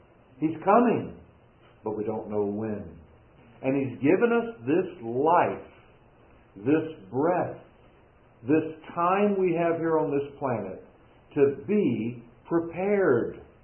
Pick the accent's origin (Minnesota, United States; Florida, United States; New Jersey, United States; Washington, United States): Florida, United States; You know, most of you know that I was born in Florida, lifelong Florida resident.